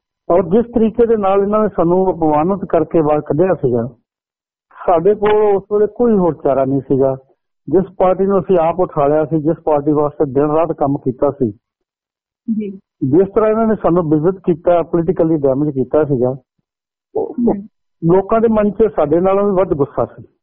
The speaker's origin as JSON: {"language": "Punjabi", "town": "Gurdaspur", "region": "Punjab", "country": "India", "said": "ਮੈਂ ਗੁਰਦਾਸਪੁਰ ਤੋਂ ਇੰਡੀਪੈਂਡੈਂਟ ਜਿੱਤਿਆ ਸੀ ਆਪਣੇ ਜ਼ਿਲ੍ਹੇ ਤੋਂ"}